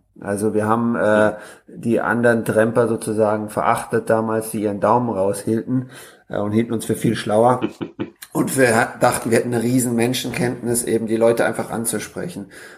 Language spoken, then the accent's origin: German; Northern Germany, Germany; Also ich bin tatsächlich Norddeutschland.